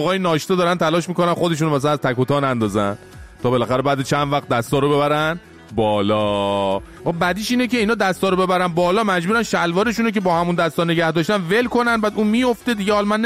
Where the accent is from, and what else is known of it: Iran